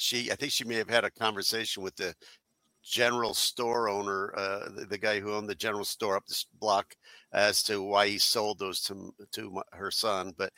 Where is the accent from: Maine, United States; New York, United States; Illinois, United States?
New York, United States; up in near my hometown in Western New York.